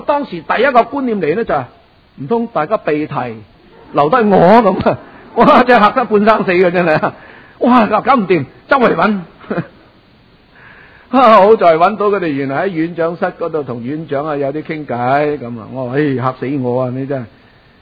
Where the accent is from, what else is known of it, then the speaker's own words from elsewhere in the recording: China; 好似我哋中国人认为孔子系一个好老师啊